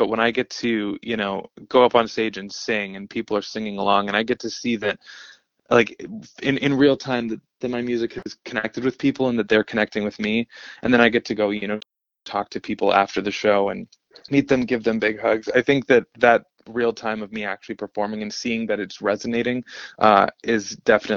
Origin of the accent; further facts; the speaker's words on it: Vancouver, British Columbia, Canada; a show that I have coming up in Vancouver, which is my hometown